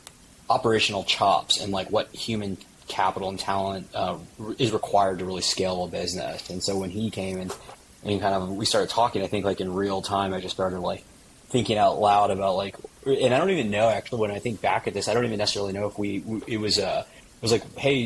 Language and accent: English; Texas, United States; moved away as an adult; now in New York City, United States; I was from Texas and went to New York City in 2016, I believe, 16, 17